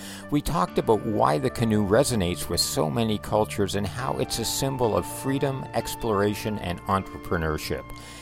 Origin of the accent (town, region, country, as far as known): Canada